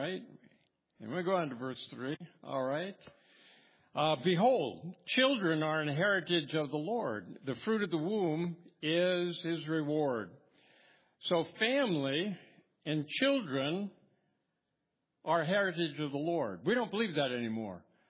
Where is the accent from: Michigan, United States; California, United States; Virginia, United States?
California, United States; I grew up in California, and it's not like it was now.